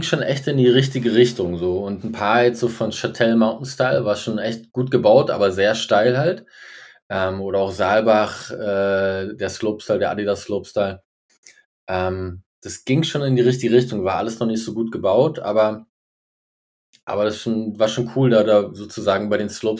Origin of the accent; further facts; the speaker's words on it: Berlin, Germany; Und da habe ich als Berliner denen halt die Spots gezeigt